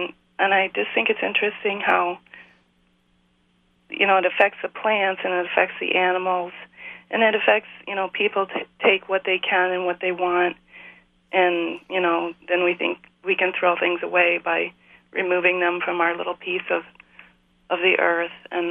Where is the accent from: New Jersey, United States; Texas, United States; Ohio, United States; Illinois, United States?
Illinois, United States; DeKalb; now in Viroqua, United States; Hi, I just wanted to say I'm from DeKalb, Illinois, and I've been to the Barbed Wire Museum many times, and I'm an artist.